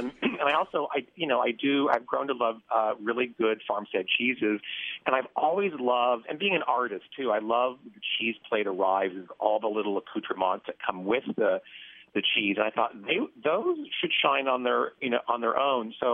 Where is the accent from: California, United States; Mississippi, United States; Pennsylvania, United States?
California, United States; Los Angeles; You know, my family were dancers and artists and very influenced by other cultures, especially growing up in Los Angeles.